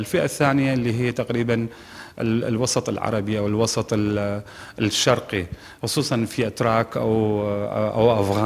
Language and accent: Arabic; Iraq; مثلا أنا عراقي، الحرب في كثير يعني كانت تأثيرها مش علي بس